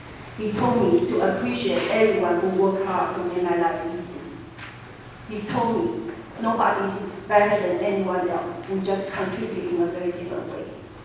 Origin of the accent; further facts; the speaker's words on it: Taiwan; English is a second language; When I first come back to Taiwan the first month, I encountered a lot of culture shocks. The place I call my hometown has become a strange place for me.